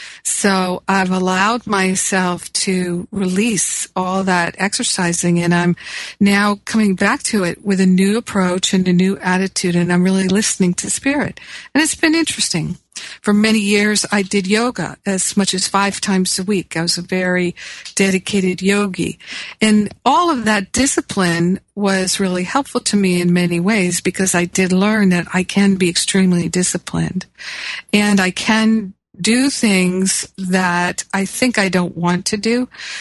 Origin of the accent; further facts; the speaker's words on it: Los Angeles, California, United States; So it's morning now on the East Coast here, as it is in my hometown of Los Angeles.